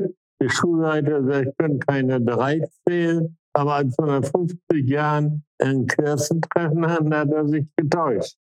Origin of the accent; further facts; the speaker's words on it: Gelsenkirchen, North Rhine-Westphalia, Germany; born there; In Gelsenkirchen.